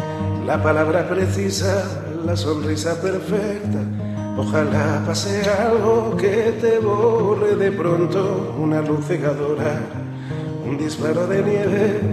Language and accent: Spanish; Madrid, Community of Madrid, Spain; los que somos de allí, de Vallecas, ¿no?